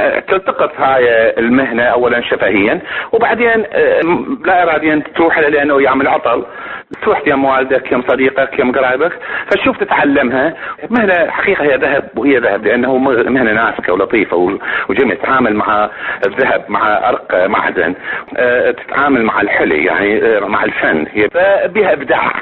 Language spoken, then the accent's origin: Arabic; Kirkuk, Kirkuk Governorate, Iraq; born there; احنا من ولدنا بكركوك